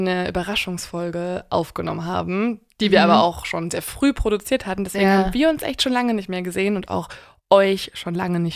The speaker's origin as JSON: {"language": "German", "region": "Hamburg", "country": "Germany", "said": "Also okay, ich komme aus Hamburg"}